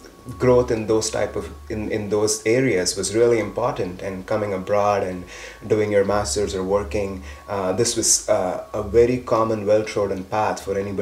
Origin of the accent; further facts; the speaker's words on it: India; I was born and raised in India. I was born in South India. I grew up in a very traditional Indian family.